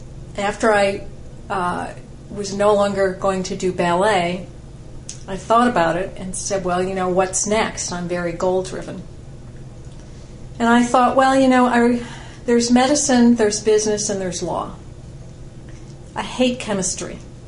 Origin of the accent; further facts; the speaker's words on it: Detroit, Michigan, United States; Yes, I grew up in Detroit back when it was a boom town and the auto industry was thriving, and went through Detroit Public Schools before leaving for college.